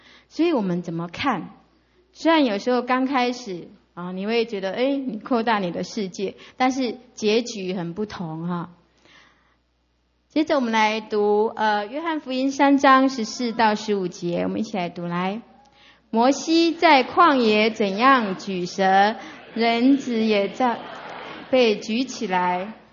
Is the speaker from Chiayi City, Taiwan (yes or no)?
no; Yilan County, Taiwan; now in Kaohsiung, Taiwan; 我记得我那个我老家在宜兰，那宜兰没什么污染了